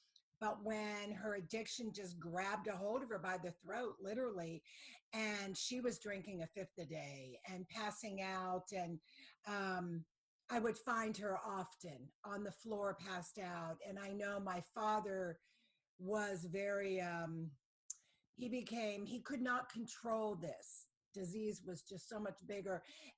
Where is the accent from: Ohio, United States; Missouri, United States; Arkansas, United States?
Ohio, United States; Youngstown; when my father came down to confront him from where I grew up in Youngstown, and I was living in Columbus